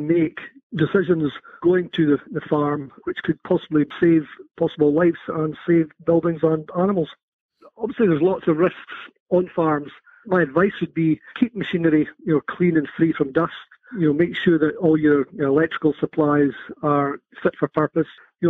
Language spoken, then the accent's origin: English; Whitebridge, Scotland, United Kingdom; I'm from Dell Farm, Whitebridge, which is near Inverness in the Highlands of Scotland.